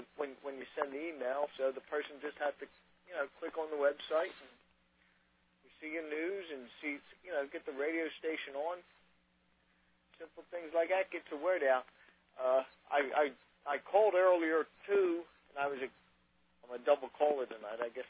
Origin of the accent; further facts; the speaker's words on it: Philadelphia, Pennsylvania, United States; This God, excuse me, I'm down here from Philly.